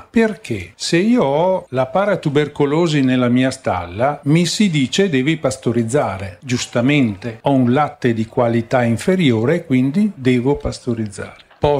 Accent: Trentino-Alto Adige, Italy; Io vengo dal Trentino.

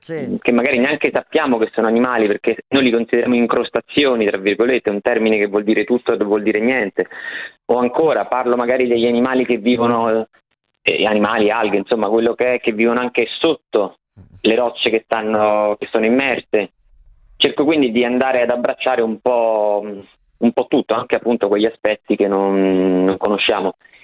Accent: Rome, Lazio, Italy; Roma è piena di pappagalli, io sono di Roma

